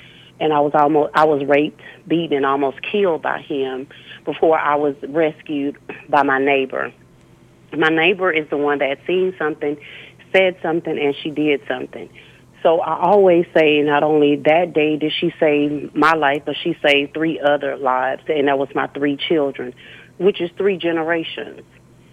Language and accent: English; Dallas, Texas, United States; right here in Dallas, Texas, because I'm from Dallas.